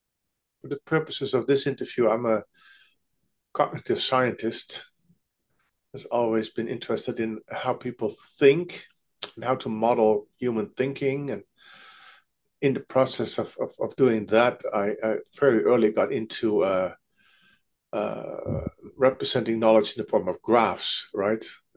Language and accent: English; Netherlands; English is a second language; moved away as an adult; now in California, United States; About 20 years ago, I came from the Netherlands to California